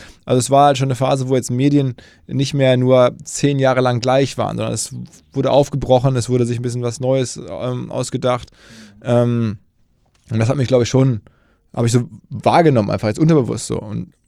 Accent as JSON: {"language": "German", "town": "Essen", "region": "North Rhine-Westphalia", "country": "Germany", "said": "ich komme erstmal geografisch aus dem Ruhrgebiet, aus Essen."}